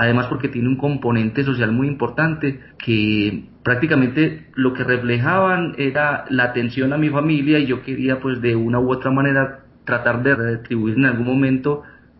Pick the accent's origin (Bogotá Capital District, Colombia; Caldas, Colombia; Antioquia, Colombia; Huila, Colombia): Caldas, Colombia; Manizales; Yo soy nacido y criado en Manizales y actualmente mi lugar de residencia es Manizales.